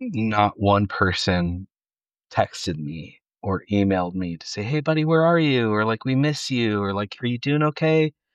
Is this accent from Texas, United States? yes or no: no; Ohio, United States; growing up in Central Ohio, the Vineyards were always like kind of on the cutting edge